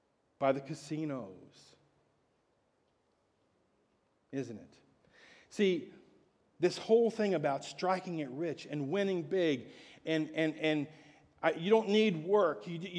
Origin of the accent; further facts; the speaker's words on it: Ohio, United States; now in Pacific Northwest, United States; You go back to my hometown in Ohio, oh my gosh, you talk about laziness.